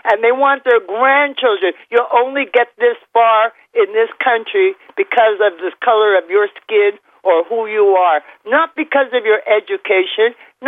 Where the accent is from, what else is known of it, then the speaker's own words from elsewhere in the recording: Montreal, Quebec, Canada; You know, I come from Montreal. I lived in Montreal.